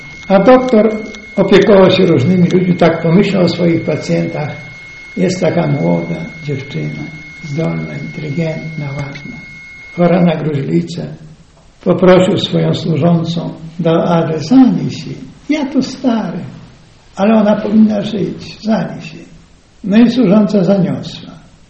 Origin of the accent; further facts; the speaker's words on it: Galicia, Poland; a ja jeszcze z Galicji pochodzę, z tych regionów.